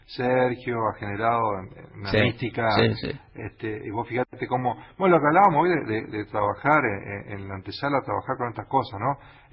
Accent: General Madariaga, Buenos Aires Province, Argentina; vengo de la provincia de Buenos Aires, de General Madariaga

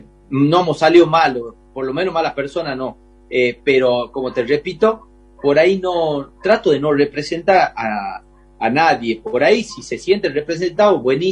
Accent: Famaillá, Tucumán, Argentina; yo creo que por ahí viene el humor del apodo en mi pueblo, en Famaillá.

